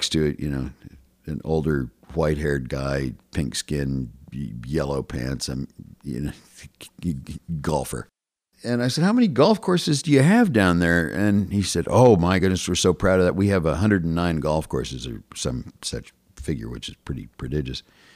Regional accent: Wyoming, United States; I mean, I'm from Wyoming, you know. I was raised in a political family, which was a very conservative Republican family.

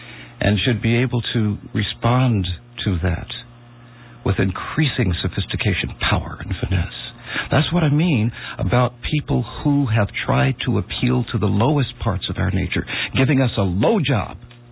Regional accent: North Carolina, United States; May I just interject? I grew up in North Carolina.

